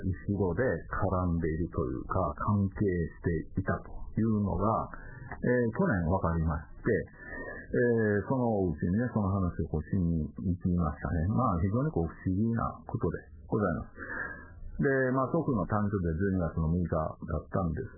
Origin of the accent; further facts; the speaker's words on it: Osaka, Japan; 地元大阪にはですね、近畿大学という、素晴らしい学校があるんですが